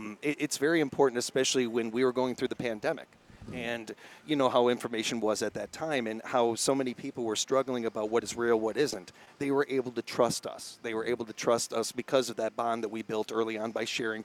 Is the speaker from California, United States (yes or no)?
no; Illinois, United States; now in Wisconsin, United States; I am a Fib. I was born and raised in Illinois. Moved around a lot as a kid. I had 10 different addresses before I was 10